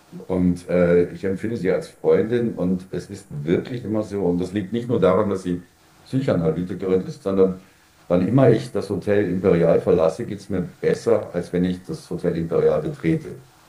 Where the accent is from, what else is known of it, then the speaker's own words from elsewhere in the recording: Germany; accent: German; now in Vienna, Austria; dass es langsam nur noch wirklich mein Akzent ist, der mich zum Deutschen werden lässt. Also ich bin in allem inzwischen so Wiener, und so Österreicher